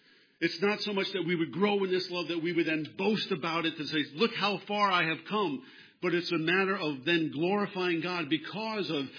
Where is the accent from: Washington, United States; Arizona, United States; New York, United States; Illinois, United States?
New York, United States; And I grew up on Long Island, New York.